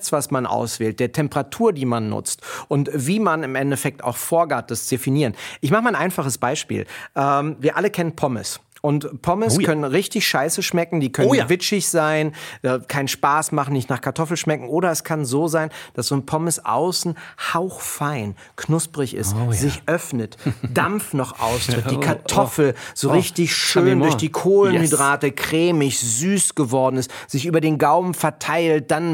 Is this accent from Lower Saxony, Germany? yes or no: no; Berlin, Germany; Ich bin ja in Kreuzberg groß geworden